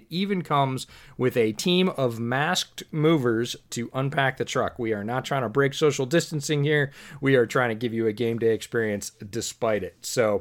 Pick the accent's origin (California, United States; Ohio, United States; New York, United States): New York, United States; I grew up in New York. I currently live on the West Coast. I have not ever lived in Chicago